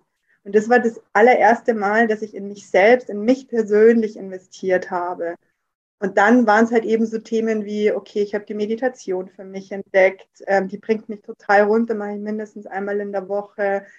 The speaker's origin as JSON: {"language": "German", "region": "Bavaria", "country": "Germany", "said": "34, bin aus Oberbayern, in der Nähe aus Rosenheim und bin im Online-Marketing bei einer Versicherung."}